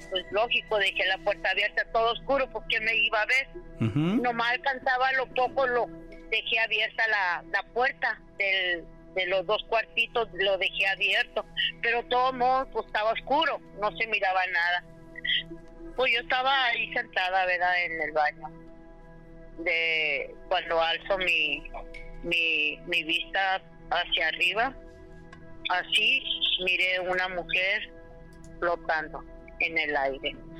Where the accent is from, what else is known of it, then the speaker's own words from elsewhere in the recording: Mexicali, Baja California, Mexico; now in United States; Bueno, yo soy de Mexicali.